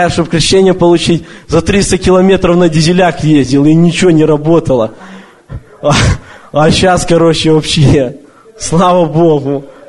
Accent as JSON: {"language": "Russian", "country": "Belarus", "lives_now": "Massachusetts, United States", "said": "Я из Массачусетса … но я как бы сам, ну, с Белоруссии. И я помню, когда еще в Белоруссию в церковь ходил"}